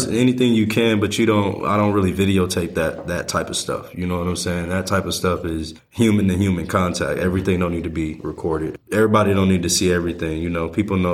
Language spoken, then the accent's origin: English; Pasadena, California, United States; because I come from Pasadena, California, and that's like 20, 25 minutes away from LA.